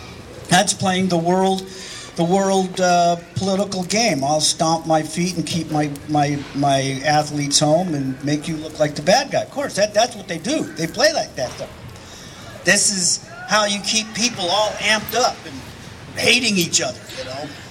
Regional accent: Oakland, California, United States; the same thing to me … when I was 6 years old growing up in Oakland.

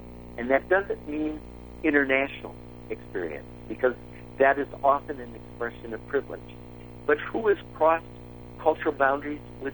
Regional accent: Minnesota, United States; So I come from Minnesota, and the small towns in Minnesota have, for example, grenade launchers and armored personnel carriers.

